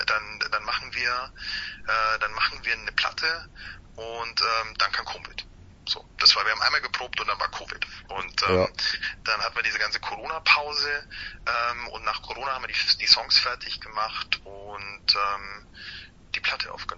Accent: Munich, Bavaria, Germany; Ich komme aus München

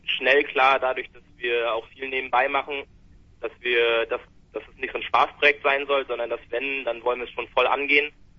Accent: Rostock, Mecklenburg-Vorpommern, Germany; Wir kommen aus Rostock.

